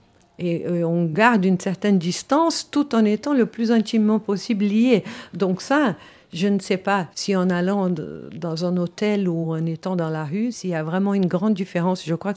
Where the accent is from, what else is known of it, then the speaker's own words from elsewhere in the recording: Switzerland; Je suis suissesse, personne ne m'a obligée, je parle 6 langues, j'ai voyagé le monde